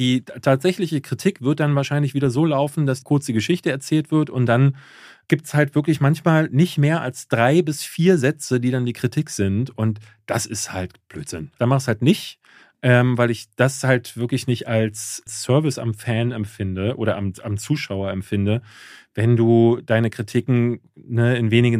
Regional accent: Berlin, Germany; Weil wir sind als Berliner verwöhnt

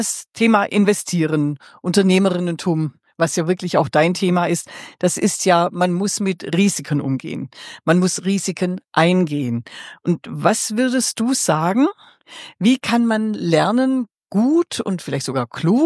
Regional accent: Baden-Württemberg, Germany; ich bin ja Schwäbin

